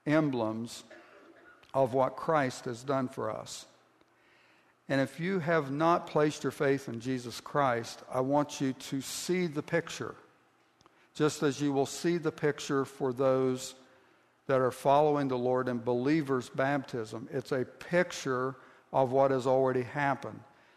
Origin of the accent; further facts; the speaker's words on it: Ohio, United States; Where I grew up in Southeast Ohio, and I'm sure that this happens in other places as well